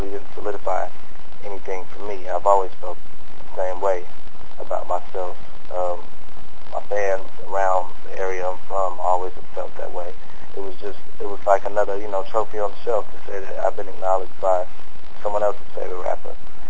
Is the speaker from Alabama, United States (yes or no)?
no; Fresno, California, United States; I'm from Fresno, California, west side Fresno, California, which is central California, about 2 hours from L.A., about 2 hours from San Francisco, right there in the middle.